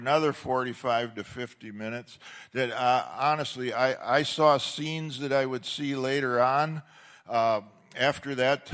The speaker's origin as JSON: {"language": "English", "town": "Oshkosh", "region": "Wisconsin", "country": "United States", "tie": "born or raised there", "said": "But it was Oshkosh, Wisconsin. I'm a Wisconsin boy, everybody. I was born and raised in Oshkosh."}